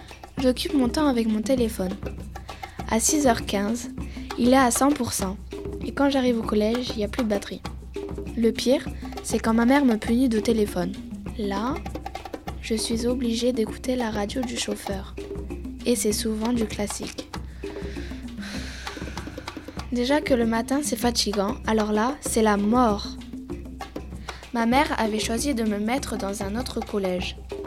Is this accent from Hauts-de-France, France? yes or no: yes; Hauts-de-France, France; Je viens de Picardie, et ça a bousculé ma vie.